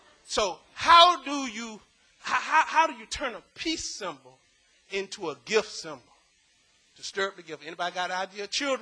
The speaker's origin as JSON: {"language": "English", "region": "the South", "country": "United States", "said": "I'm from the South. You want it cold."}